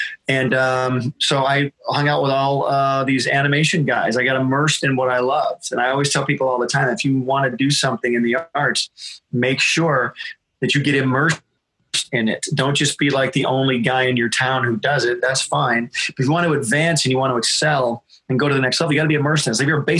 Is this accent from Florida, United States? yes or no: no; Michigan, United States; I'm from Michigan originally. I'm from the Midwest.